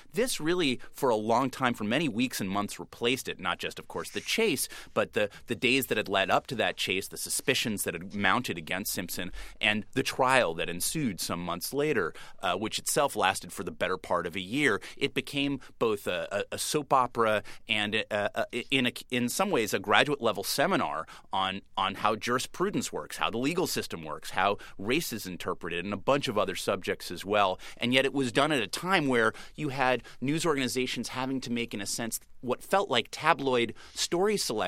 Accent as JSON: {"language": "English", "region": "California", "country": "United States", "said": "I was a rookie reporter in North Carolina. I'm from Southern California."}